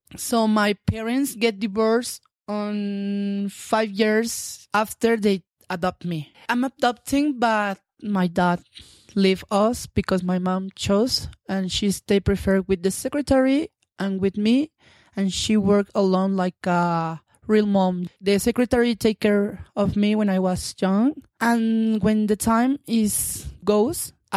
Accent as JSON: {"language": "English", "region": "Mexico City", "country": "Mexico", "tie": "born or raised there", "second_language": "English", "lives_now": "Yucatan, Mexico", "said": "And I moved to Yucatan when we had 15 years. For me, it was, oh my God, we moved from Mexico City. In this state, in Yucatan, nobody knows me."}